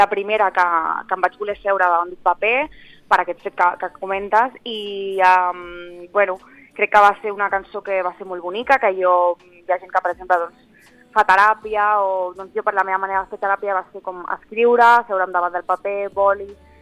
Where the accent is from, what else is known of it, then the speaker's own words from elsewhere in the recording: Catalonia, Spain; first language ca; jo a casa la meva llengua materna és el català i amb el meu entorn també